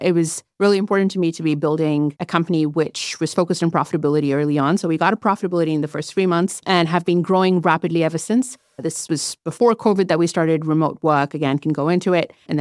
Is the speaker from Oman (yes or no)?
yes; Oman; now in San Francisco, United States; I am a Kiwi living in San Francisco. My parents are from India. I was born there. I grew up in Oman.